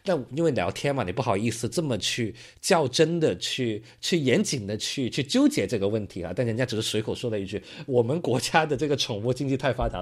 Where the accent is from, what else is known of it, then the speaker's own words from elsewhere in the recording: China; 就我们中国人更糙一些